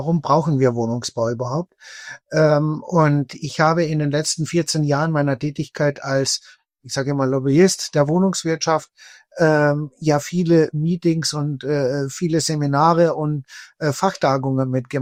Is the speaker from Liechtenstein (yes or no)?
no; Austria; born there; Ich bin ja gebürtiger Österreicher